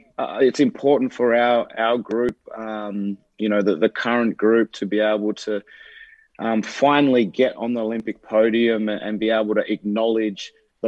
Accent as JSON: {"language": "English", "country": "Australia", "said": "everyone coming together and being as one as Australian. And I think that's what I carry when I put on the green and gold."}